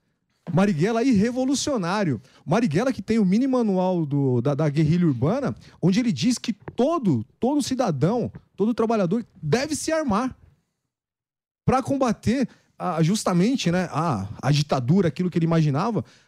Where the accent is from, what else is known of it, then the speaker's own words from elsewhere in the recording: Serra Talhada, Pernambuco, Brazil; now in São Paulo, Brazil; Eu sou pernambucano, né? Cidade de Serra Talhada, mas vim morar na periferia de São Paulo em 95.